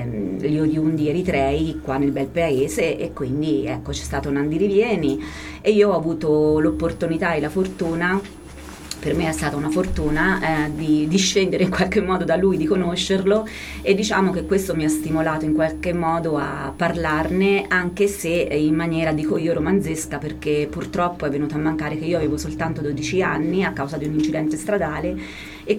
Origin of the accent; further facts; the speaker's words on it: Gualdo Tadino, Umbria, Italy; andavo in giro per Gualdo Tadino, io sono di Gualdo Tadino, mano nella mano di mio nonno come se fosse un trofeo. Perché appunto in quell'epoca c'era solo lui nero